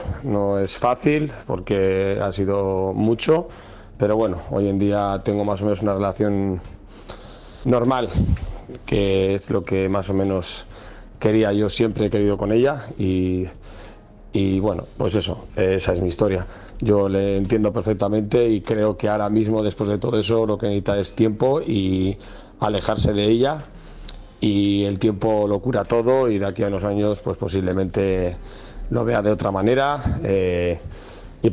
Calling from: Irún, Basque Country, Spain

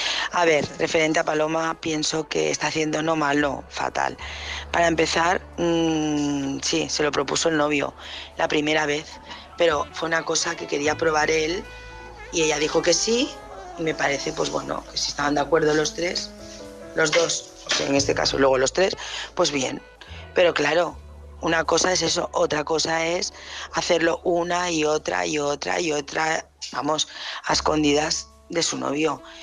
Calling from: Barcelona, Catalonia, Spain; de Barcelona

